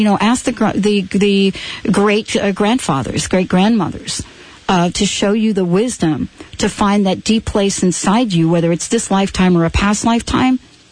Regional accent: East Coast, United States; now in Seattle, United States; some of the experience I have had growing up on the East Coast, when I moved out to the Seattle area

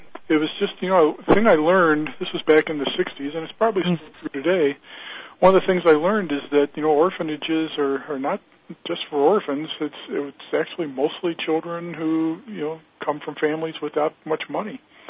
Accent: Kentucky, United States; also born or lived in Boston; because I grew up in Kentucky. My siblings were all in Louisville. I went to live with my dad in Boston

